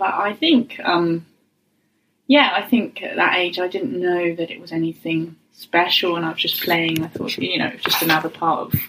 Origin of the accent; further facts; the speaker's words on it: Medstead, South East England, United Kingdom; I grew up in a little village in Hampshire called Medstead, just kind of near like the market town of Alton. yeah, small village. Yeah, about 10 minutes away from the nearest town.